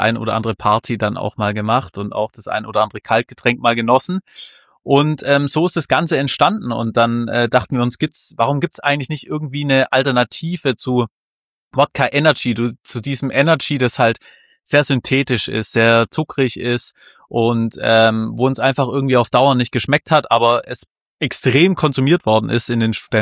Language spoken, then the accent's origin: German; Fellbach, Baden-Württemberg, Germany; Wir kommen aus dem Remstal, also aus Fellbach. Das heißt, wir hatten auf jeden Fall, also der Max aus Beudelsbach, also Remstal insgesamt, der Max aus Beudelsbach, ich aus Fellbach.